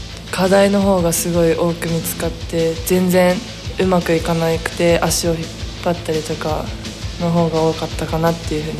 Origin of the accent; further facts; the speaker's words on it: Chiba, Japan; also born or lived in Hiroshima Prefecture; 年齢は18歳で、出身は広島県生まれで千葉県で育ちました。